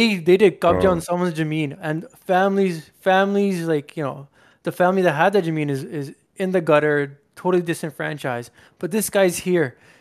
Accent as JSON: {"language": "English", "country": "Canada", "said": "we're not American. Like that in its like the system, our government, everything, it really draws that line and it kind of gives us a bit of an identity that's different from our neighbors to the south that I kind of like."}